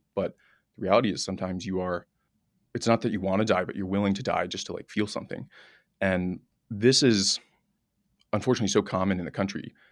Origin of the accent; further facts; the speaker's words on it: Virginia, United States; where I grew up in Northern Virginia, which, you know, is a sort of wholesome American suburb, I guess.